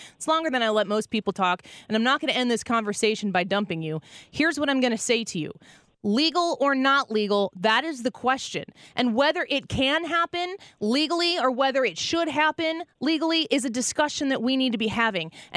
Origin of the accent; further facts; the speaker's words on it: Illinois, United States; including in my home state, the state of Illinois